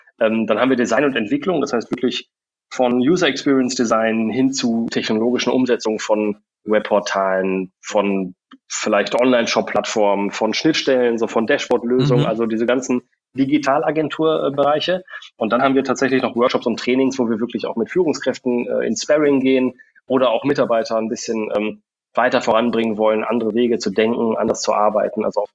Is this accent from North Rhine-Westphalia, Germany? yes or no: yes; Bielefeld, North Rhine-Westphalia, Germany; born there; also born or lived in England / Munich / Australia